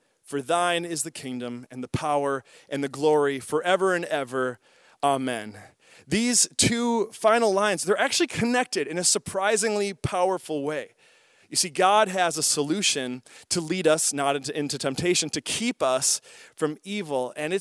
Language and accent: English; Wisconsin, United States; A couple of other things that are weird about growing up in Wisconsin, I don't know if you knew this, we are the bratwurst capital of the world, so be proud of that, that's a fact.